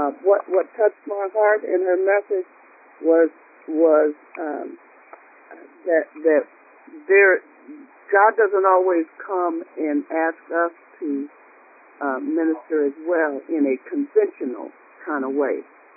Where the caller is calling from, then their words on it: Wisconsin, United States; I am also calling from Wisconsin